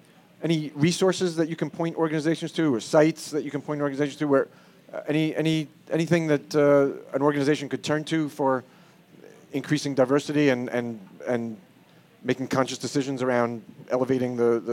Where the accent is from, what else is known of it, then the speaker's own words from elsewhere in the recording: New York, United States; as a New Yorker, I didn't get it. I don't think we think. I hope we don't think like that in New York.